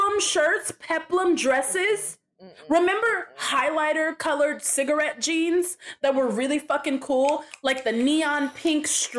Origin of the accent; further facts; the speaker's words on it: Chicago, Illinois, United States; I'm from Chicago. Subways don't scare me.